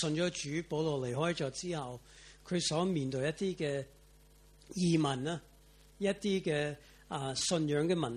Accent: United States; 我美国人，所以我用英里计算，不好意思，不知道多少公里

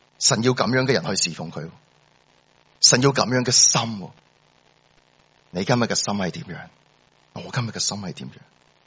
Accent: China; 我哋作為中國人，你都會理解，你都會明白。

